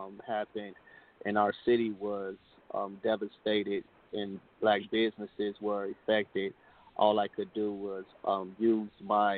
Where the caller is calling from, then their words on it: Chicago, Illinois, United States; I'm reporting live from Chatham, Chicago, USA, in which I would love to call it the equator of Chicago.